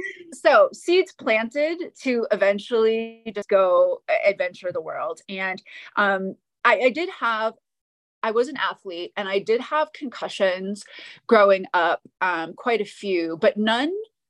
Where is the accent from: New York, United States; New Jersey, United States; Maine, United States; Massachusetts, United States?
Maine, United States; So, but to go back, I grew up in Maine, so Northeastern United States, and in the snow, which was really interesting because my mom's from Vietnam.